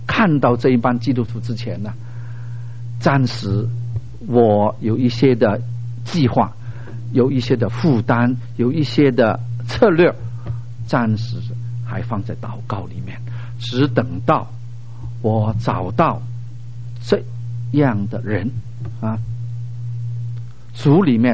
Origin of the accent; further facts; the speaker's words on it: Hong Kong; now in United States; 从香港，我是从香港来美国啊